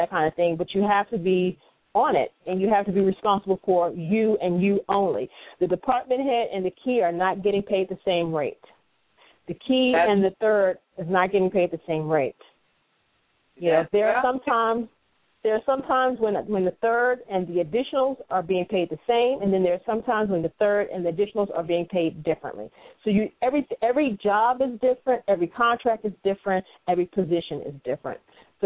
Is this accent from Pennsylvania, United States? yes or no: no; Maryland, United States; I came from Maryland.